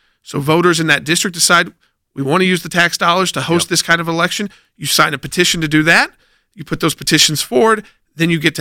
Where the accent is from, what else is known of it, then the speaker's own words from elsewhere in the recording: California, United States; So as a Californian, you used that word recall.